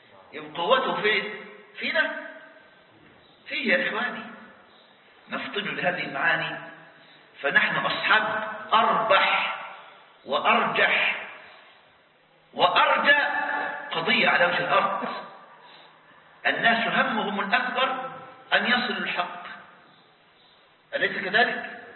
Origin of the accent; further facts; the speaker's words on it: Egypt; عندنا في مصر